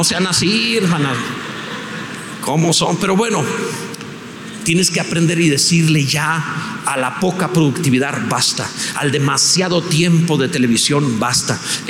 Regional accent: Mexico; Somos mexicanos y nos gusta comer.

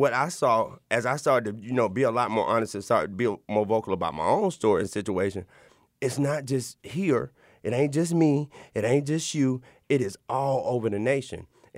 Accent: Montgomery, Alabama, United States; me growing up in Montgomery, Alabama, I have to say, I did not have that experience.

